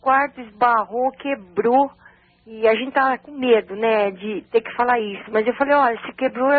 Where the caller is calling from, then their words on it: Suzano, São Paulo, Brazil; Tudo, eu sou de Suzano, viu?